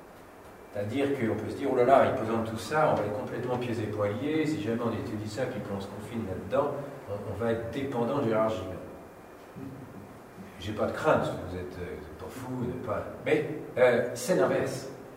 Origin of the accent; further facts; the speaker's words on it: France; Je suis français, les Anglais, je les aime beaucoup, hein, j'adore leur langue et tout